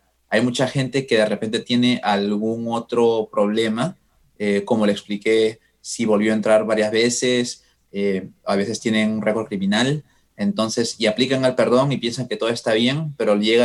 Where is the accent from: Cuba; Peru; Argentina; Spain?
Peru; yo soy peruano, me la darían en Lima, ¿no?